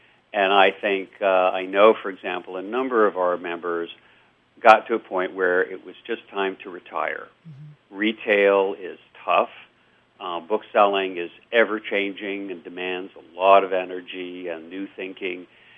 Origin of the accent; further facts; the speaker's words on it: South Hadley, Massachusetts, United States; In fact, my hometown bookstore, The Odyssey in South Hadley, Massachusetts, just celebrated its 50th birthday.